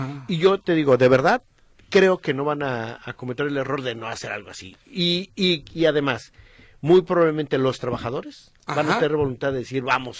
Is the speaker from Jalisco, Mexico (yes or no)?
yes; Tonalá, Jalisco, Mexico; Yo soy de Tonalá